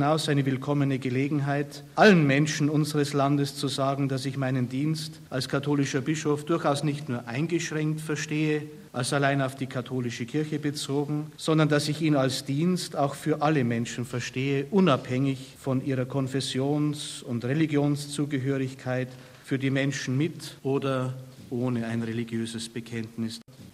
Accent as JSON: {"language": "German", "town": "Munich", "region": "Bavaria", "country": "Germany", "said": "Als Deutscher, als Bayer und als Münchner darf ich mir sozusagen auch selber die Treue schwören."}